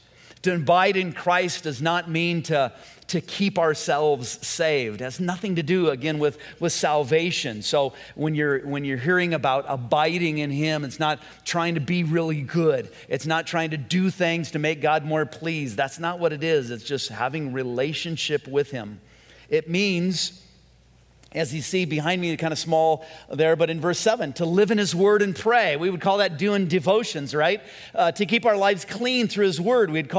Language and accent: English; Whittier, California, United States; But I remember Mr. Chaplin when I was growing up in Whittier, and he was our next door neighbor